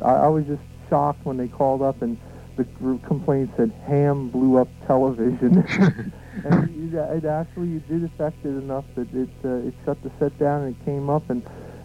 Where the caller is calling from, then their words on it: Pennsylvania, United States; I'm in southeastern Pennsylvania.